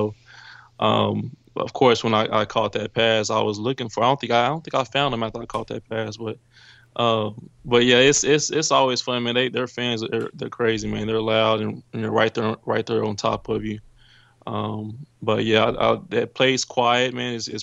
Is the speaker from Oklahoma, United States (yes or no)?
yes; Oklahoma City, Oklahoma, United States; that the OU game is always been, of course, special to me because I'm from Oklahoma City. So a lot of my friends and families are OU fans.